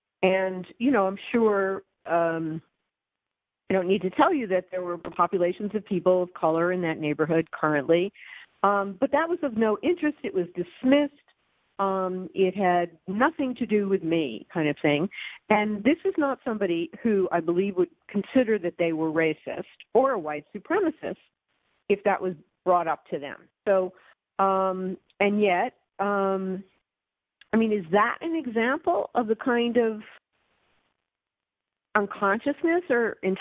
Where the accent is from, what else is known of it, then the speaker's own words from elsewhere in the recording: New York City, New York, United States; And because I'm a New Yorker, we were having a conversation.